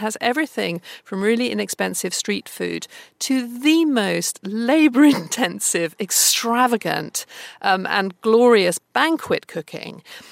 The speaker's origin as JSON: {"language": "English", "country": "United Kingdom", "tie": "born or raised there", "said": "the Chinese food that I'd known growing up in Britain."}